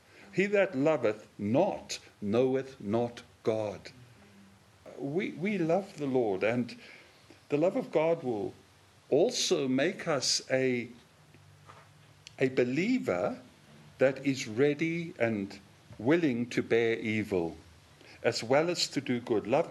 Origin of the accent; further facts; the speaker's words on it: South Africa; I remember I was growing up in South Africa.